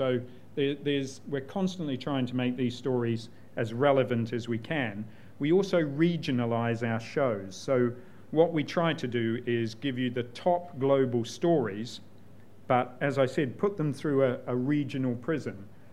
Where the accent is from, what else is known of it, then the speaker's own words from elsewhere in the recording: New Zealand; I know nothing about football. I'm from New Zealand.